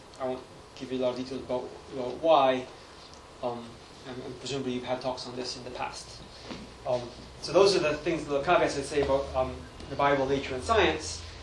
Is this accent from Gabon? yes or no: yes; Gabon; I grew up in Gabon in Central Africa